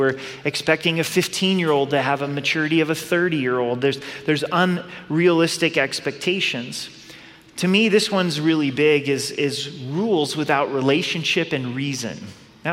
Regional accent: Oregon, United States; now in Colorado, United States; I'm from Southern Oregon. I think green grass is beautiful. Unfortunately, it doesn't really grow in Southern Colorado.

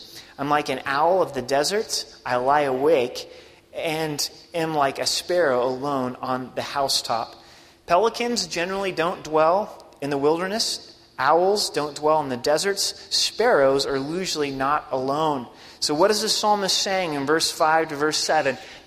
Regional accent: United States; because I'm a American

